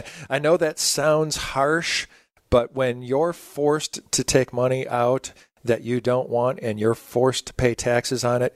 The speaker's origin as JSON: {"language": "English", "region": "Wisconsin", "country": "United States", "said": "I come from Wisconsin, and up there they plant a lot of corn."}